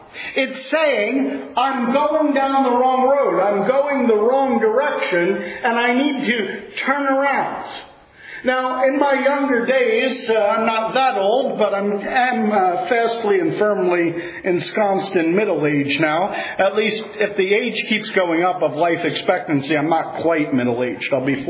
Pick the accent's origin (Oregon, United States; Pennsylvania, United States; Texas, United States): Pennsylvania, United States; Reading; I come from Reading, Pennsylvania, that's west of New Jersey